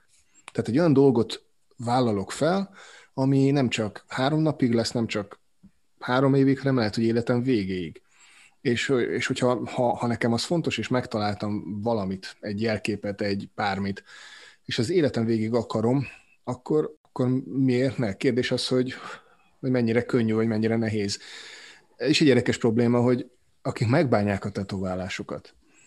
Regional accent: Zala, Hungary; ugye Zalai vagyok

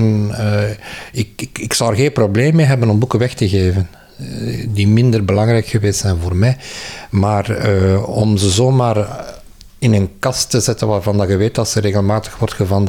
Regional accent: Aalst, East Flanders, Belgium; Het speelt zich af in mijn geboortestad. Dus ik ben ook van Aalst.

